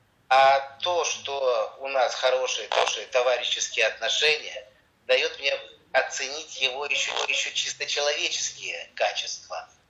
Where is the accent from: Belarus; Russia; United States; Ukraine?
Ukraine; Kharkiv, Kharkiv Oblast; И да, это я из Харькова